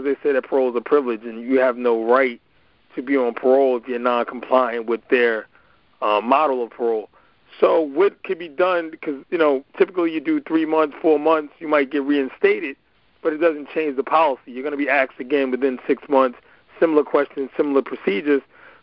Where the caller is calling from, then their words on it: New York, United States; I'm calling from the New York 2nd District.